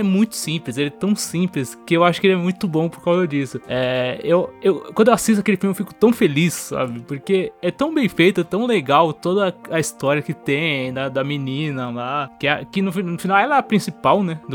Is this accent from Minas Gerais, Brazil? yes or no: no; São Paulo, Brazil; Nós dois somos paulistas, né? Mas somos de família nordestina.